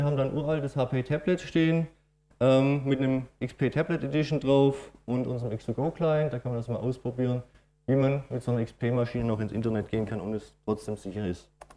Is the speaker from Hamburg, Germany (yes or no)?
no; Baden-Württemberg, Germany; accent: Swabian; Man hört vielleicht bei meinem Dialekt auch ein bisschen raus. Ich komme auch aus der schwäbischen Region.